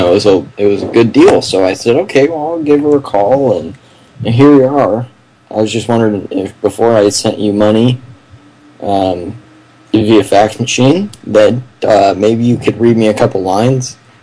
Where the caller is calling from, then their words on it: Las Vegas, Nevada, United States; I'm actually calling from Las Vegas.